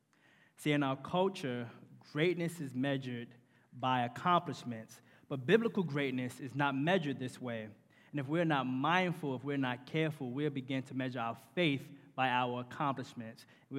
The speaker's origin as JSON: {"language": "English", "region": "New York", "country": "United States", "said": "But, hey, I'm from New York. I'm not a Giants fan, but when I moved here, you guys, wow, the heck."}